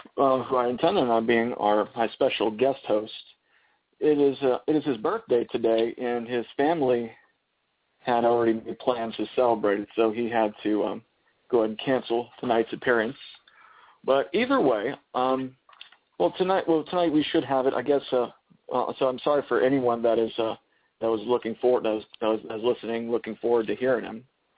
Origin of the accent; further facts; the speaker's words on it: Georgia, United States; I have a few of my friends that I've known from my hometown of Camden County, Georgia.